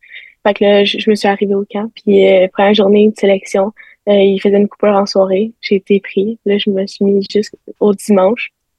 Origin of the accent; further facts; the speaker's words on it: Saint-Hilaire, Quebec, Canada; Oui, ben je viens de Saint-Hilaire.